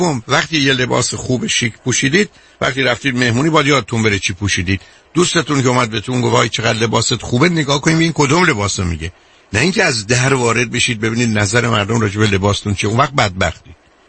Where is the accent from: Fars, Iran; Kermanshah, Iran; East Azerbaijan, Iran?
Fars, Iran; Shiraz; moved away